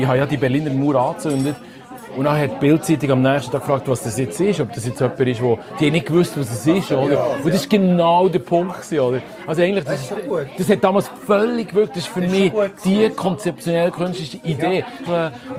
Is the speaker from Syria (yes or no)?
no; Switzerland; ich bin Schweizer und wir stehen dazu und darum schreibe ich jetzt Schweizerdeutsch.